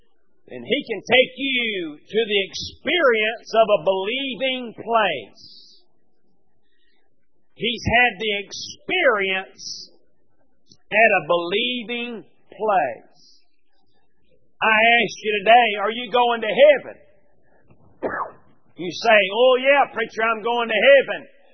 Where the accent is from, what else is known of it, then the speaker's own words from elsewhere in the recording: Tennessee, United States; born there; In 1961, I was born in Tennessee, into